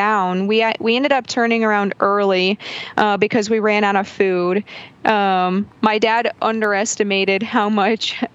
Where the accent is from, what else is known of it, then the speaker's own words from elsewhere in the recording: St. Charles, Missouri, United States; We told him we're like from the St. Charles, St. Louis area.